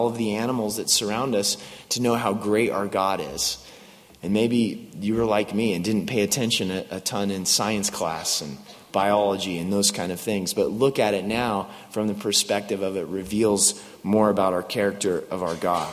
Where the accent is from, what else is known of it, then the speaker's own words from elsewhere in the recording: West Coast, United States; Growing up around the Pacific Ocean, it doesn't freeze. And on my wife and I's honeymoon, we went out to Maine because she's from Denver, Colorado. I'm from the West Coast. Neither of us had been to the East.